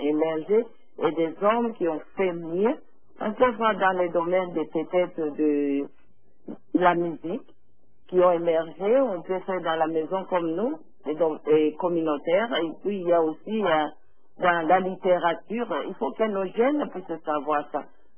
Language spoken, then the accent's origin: French; Canada; je suis canadienne d'origine de la République démocratique du Congo.